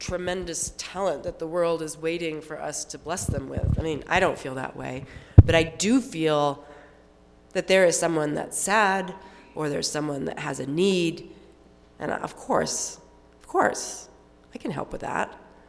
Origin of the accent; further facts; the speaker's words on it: Boston, Massachusetts, United States; And I'm from the Boston area, so he was someone that was very important in our lives.